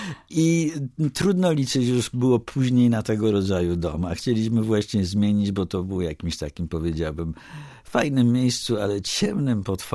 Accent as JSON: {"language": "Polish", "town": "Zakopane", "region": "Lesser Poland", "country": "Poland", "tie": "born or raised there", "said": "Ale ja zdaję sobie sprawę może przez to, że to dzieciństwo spędziłem w Zakopanem, że lepiej nie udawać tego, kim się nie jest."}